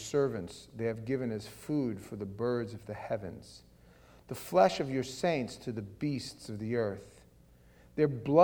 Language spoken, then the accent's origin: English; New York City, New York, United States; I grew up in New York City. And as a kid living in the boroughs, you'd go, you and your friends would always go jump on the A train and you'd wind up in the city.